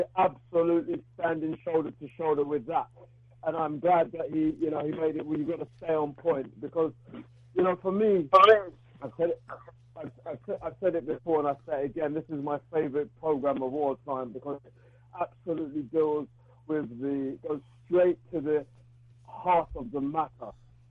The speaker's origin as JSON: {"language": "English", "region": "London", "country": "United Kingdom", "tie": "born or raised there", "said": "I grew up in East London, you know, in England, I have to say it, I grew up in this country, England."}